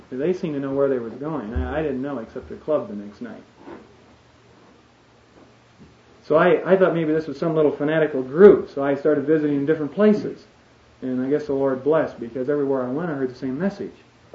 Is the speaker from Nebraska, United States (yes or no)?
yes; Nebraska, United States; I was raised in the Midwest on a farm south of Omaha, about 30 miles.